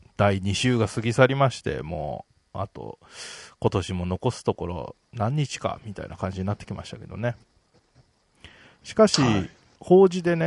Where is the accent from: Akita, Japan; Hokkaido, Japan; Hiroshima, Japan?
Hiroshima, Japan; now in Tokyo, Japan; まあうちの田舎はかなり山の方なんですけどもね